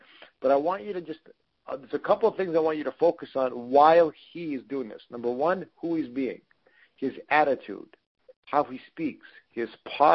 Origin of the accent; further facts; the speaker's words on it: Canada; Yep, born and raised in Canada.